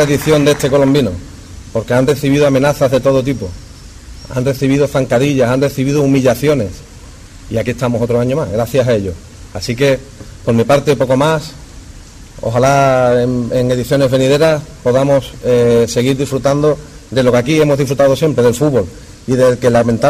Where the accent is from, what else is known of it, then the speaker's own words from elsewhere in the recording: Huelva, Andalusia, Spain; Yo, que me considero una persona agradecida, como creo que somos todos los onubenses